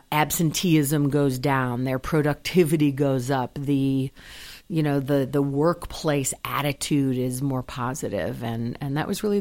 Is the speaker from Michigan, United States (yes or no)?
yes; Michigan, United States; also born or lived in São Paulo, Brazil / Wisconsin; I am a Midwesterner, born in Michigan, and my father was an engineer, and we traveled around, so he had a job in São Paulo, Brazil. We spent years there